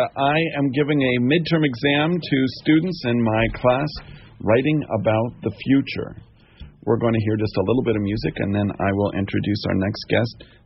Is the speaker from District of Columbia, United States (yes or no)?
yes; Washington, District of Columbia, United States; my hometown of Washington, D.C.